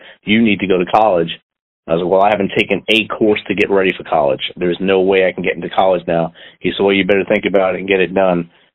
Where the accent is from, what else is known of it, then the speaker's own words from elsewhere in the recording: New Jersey, United States; I was born and raised in New Jersey in the 1970s. I was the fourth of four children.